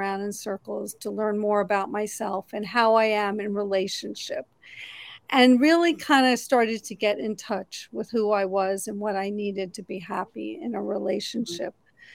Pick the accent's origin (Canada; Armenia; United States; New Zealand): United States; New York; I grew up in a doing kind of world. I'm from New York and everyone's rushing around and we're all doing stuff.